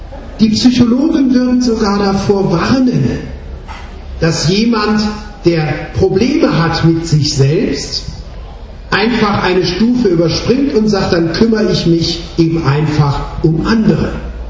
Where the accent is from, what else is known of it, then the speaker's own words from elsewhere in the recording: Baden-Württemberg, Germany; ich komme ja aus dem Schwabenland